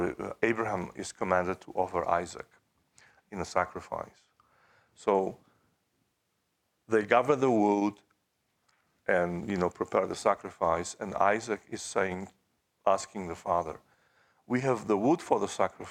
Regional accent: Poland; English is a second language; I grew up in Poland. Poland didn't have a king when I was growing up.

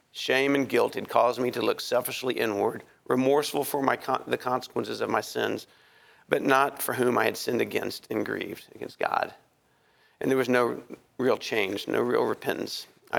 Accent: Dallas, Texas, United States; I grew up in Dallas. I went to Holland Park High School. I'm the youngest of four boys.

